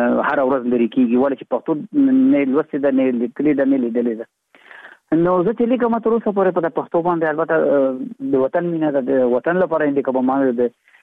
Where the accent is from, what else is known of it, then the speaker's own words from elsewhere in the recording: Afghanistan; نو موږ د افغانستان افغانان یو، موږ ته افغانستان خپل وطن ده